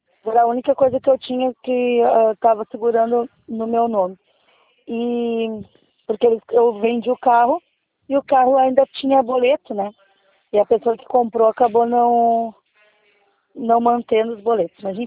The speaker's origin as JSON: {"language": "Portuguese", "region": "Rio Grande do Sul", "country": "Brazil", "said": "Não, eu sou do Rio Grande do Sul."}